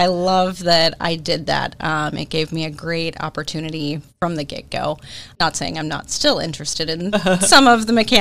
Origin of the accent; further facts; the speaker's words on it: Reading, Ohio, United States; also born or lived in Hamilton; So I have been a resident of Ohio my entire life, but I grew up in Reading